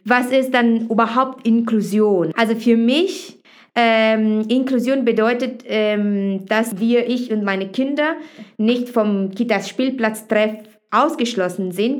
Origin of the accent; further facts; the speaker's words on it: Italy; German is a second language; now in Germany; Ich komme dann ursprünglich aus Italien und deswegen mein Deutsch ist nicht perfekt. Ich bin in Deutschland jetzt seit 7 Jahren.